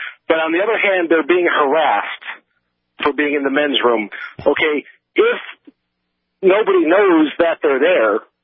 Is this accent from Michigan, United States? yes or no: no; Chicago, Illinois, United States; because I grew up in Chicago and I lived there for 23 years